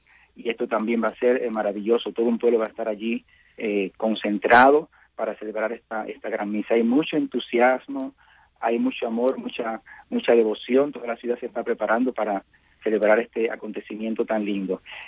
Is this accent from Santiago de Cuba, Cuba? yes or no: no; Holguín, Cuba; al norte de Cuba, en mi provincia, en Holguín, de donde yo soy también